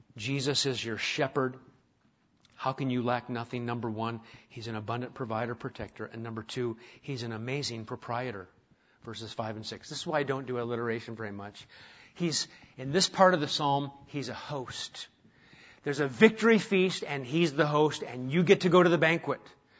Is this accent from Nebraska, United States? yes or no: yes; Nebraska, United States; I grew up in Nebraska, and we didn't have a lot of animals around